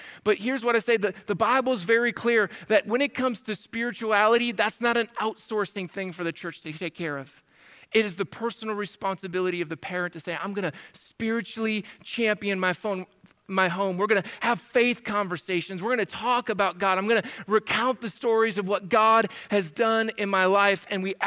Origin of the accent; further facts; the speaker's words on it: Minnesota, United States; But you have to remember, we came from Minnesota, right?